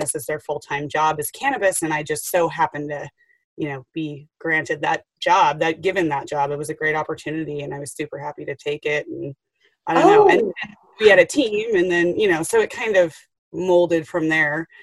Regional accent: Colorado, United States; I grew up in Colorado, so I knew, you know, enough about it.

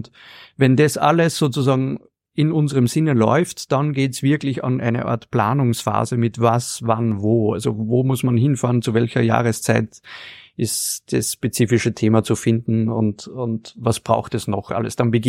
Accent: Austria; ich komme aus dem Norden Österreichs

